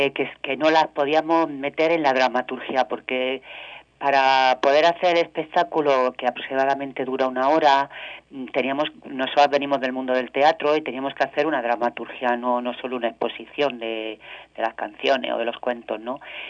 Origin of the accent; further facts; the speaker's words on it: Granada, Andalusia, Spain; born there; yo nací en Granada